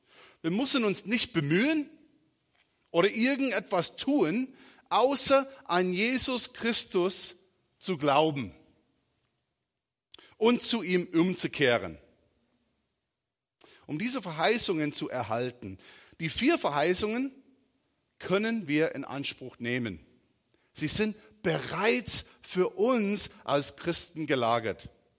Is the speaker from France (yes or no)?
no; South Carolina, United States; German is a second language; also born or lived in California; now in Germany; Ich komme ursprünglich aus South Carolina, durch Kalifornien. Ich habe überall gelebt, gewohnt.